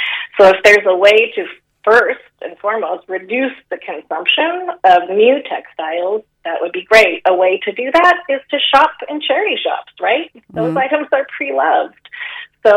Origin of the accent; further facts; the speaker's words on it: San Francisco, California, United States; now in Galway, Ireland; I'm from San Francisco.